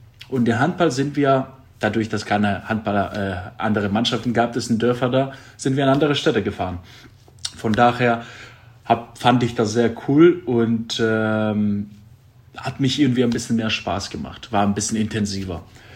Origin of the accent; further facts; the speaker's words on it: Central Macedonia, Greece; Das ist in der Nähe von Thessaloniki.